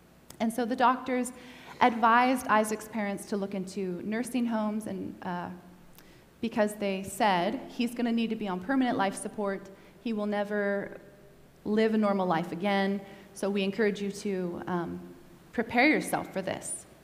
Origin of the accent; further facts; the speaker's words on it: Washington, United States; He was living in New Mexico at the time, and I'm from Washington State.